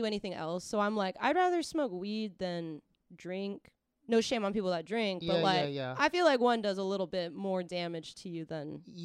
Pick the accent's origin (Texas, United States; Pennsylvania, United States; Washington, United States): Washington, United States; Seattle; People kept getting mad at me because I kept rolling joints like anywhere because I'm from Seattle.